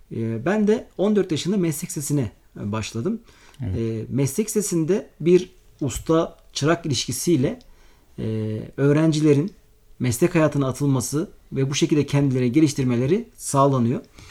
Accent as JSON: {"language": "Turkish", "region": "İzmir", "country": "Turkey", "tie": "born or raised there", "said": "1982 yılında İzmir'de doğdum. İlk, orta ve lise meslek lisesi öğrenimimi İzmir'de tamamladım."}